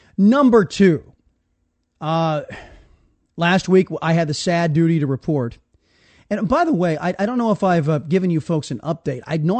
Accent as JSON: {"language": "English", "region": "Texas", "country": "United States", "said": "He's from my home state in Cuero, Texas."}